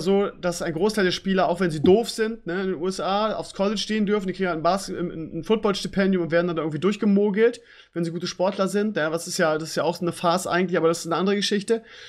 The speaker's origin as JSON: {"language": "German", "region": "Bremen", "country": "Germany", "said": "weil ich mit dieser Fußballkultur auch aufgewachsen bin. Gerade als stolzer Bremer"}